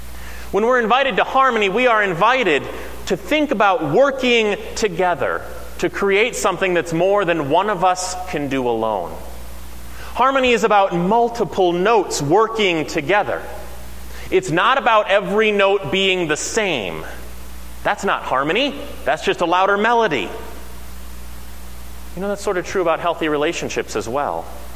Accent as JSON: {"language": "English", "town": "Nashville", "region": "Tennessee", "country": "United States", "tie": "born or raised there", "said": "this idea of family and brothers and sisters was a lot easier for me to understand growing up in Nashville, Tennessee, where people called each other things like Brother Fred and Sister Debbie at church."}